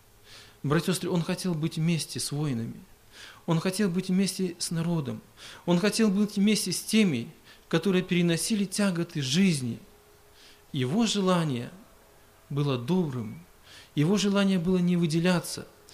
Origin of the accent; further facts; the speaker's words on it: Babruysk, Mogilev Region, Belarus; Я из Бобруйска.